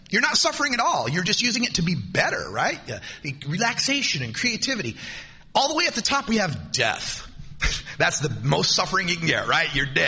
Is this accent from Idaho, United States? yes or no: yes; Idaho, United States; I'm from Idaho.